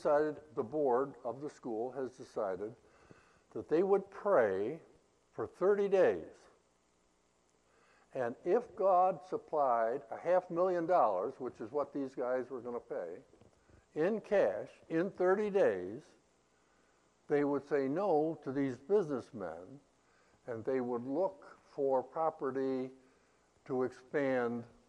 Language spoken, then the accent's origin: English; New York, United States; And we were talking, and I was from New York, and I think he was from the South somewhere.